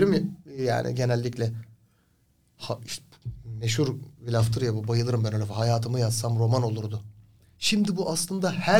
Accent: Şarköy, Tekirdağ, Turkey; Ben aslen Şarköylüyüm. Bir sahil kasabası çocuğuyum. Orayı da çok severim hala.

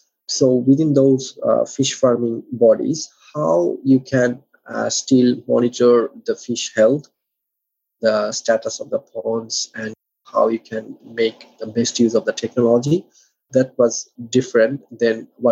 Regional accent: Bangladesh; like I'm originally from Bangladesh, and I've been always keen to contribute to my community, especially my alumni.

